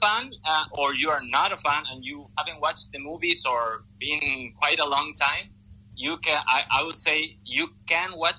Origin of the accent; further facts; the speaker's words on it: Argentina; English is a second language; I'm from Argentina. I'm 31 years old and I've studied marketing.